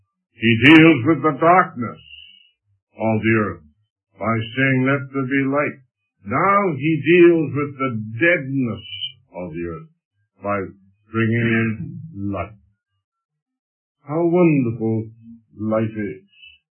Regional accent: Stratford, Ontario, Canada; Up in my hometown, Stratford, Ontario, where the Shakespearean festivals go on all summer

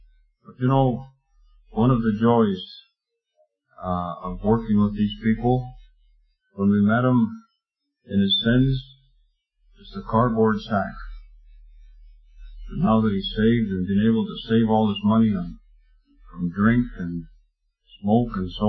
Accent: Venezuela; Harry and I grew up together in Venezuela

